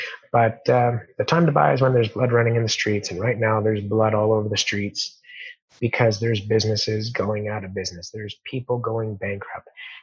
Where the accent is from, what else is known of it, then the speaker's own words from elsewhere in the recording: Calgary, Alberta, Canada; being a born and raised in Calgary, my parents weren't both born and raised in Calgary. My mom was, but my dad was born in BC.